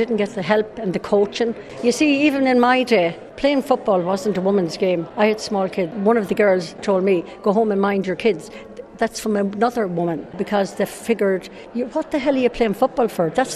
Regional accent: Cladda, Connacht, Ireland; I'm from Cladda in Galway.

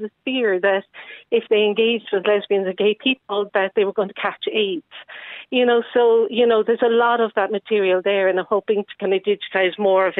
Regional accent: Cork, Munster, Ireland; I'm from Cork, you know, those proud Corkonians.

